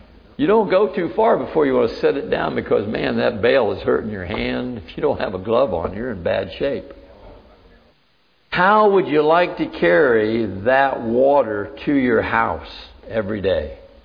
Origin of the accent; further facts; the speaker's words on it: Florida, United States; I grew up in Florida. I've been here a long time.